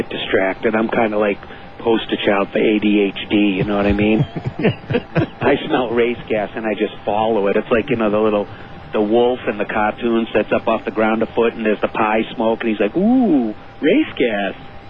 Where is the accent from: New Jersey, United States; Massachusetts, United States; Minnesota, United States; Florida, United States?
Massachusetts, United States; Boston